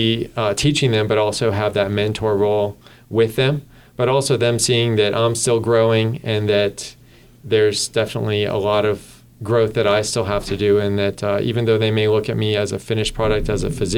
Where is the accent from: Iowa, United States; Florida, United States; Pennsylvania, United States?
Florida, United States; I was from Florida originally, so I mainly interviewed at the Florida school.